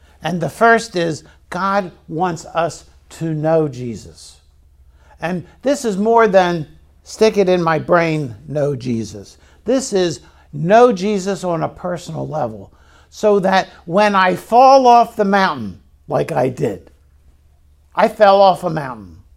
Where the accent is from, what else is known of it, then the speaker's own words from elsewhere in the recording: Baltimore, Maryland, United States; And I personally appreciate that more than most of you, because I'm from Baltimore.